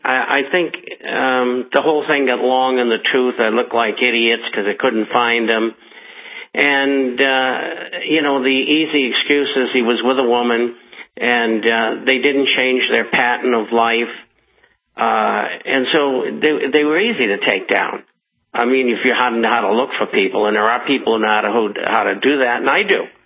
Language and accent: English; Boston, Massachusetts, United States; And I came from Boston, and I knew Whitey Bulger when I was a teenager.